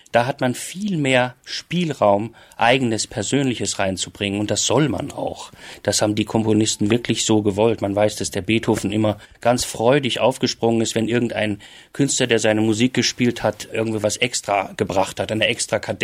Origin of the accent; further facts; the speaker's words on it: Rhineland, Germany; Das muss ich als Rheinländer wirklich auch so anerkennen.